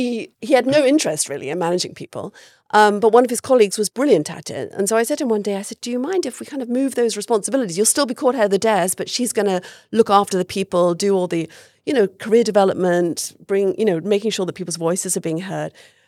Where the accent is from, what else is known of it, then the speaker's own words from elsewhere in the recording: United Kingdom; now in United States; I wanted to reply, I'm British.